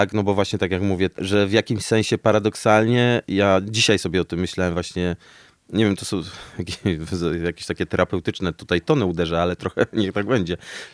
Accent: Masovian Voivodeship, Poland; born there; Niestety urodziłem się na Mazowszu, więc to dziwnie brzmi.

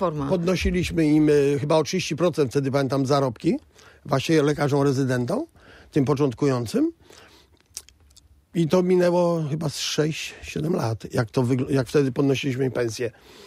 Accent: Białogard, West Pomeranian Voivodeship, Poland; born there; urodziłem się w Białogardzie, rosyjski nie jest dla mnie problemem.

